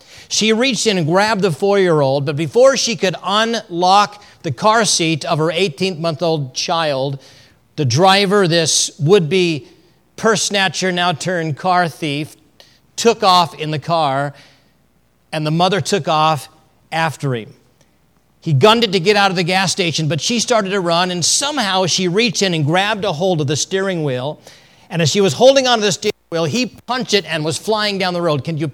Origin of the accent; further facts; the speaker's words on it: California, United States; I am a Californian by birth, and I grew up in the mountains of California.